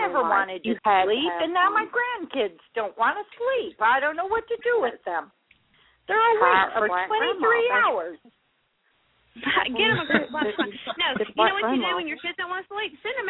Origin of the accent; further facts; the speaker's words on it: Tuscaloosa, Alabama, United States; I grew up in Tuscaloosa, Alabama. I graduated from the University of Alabama.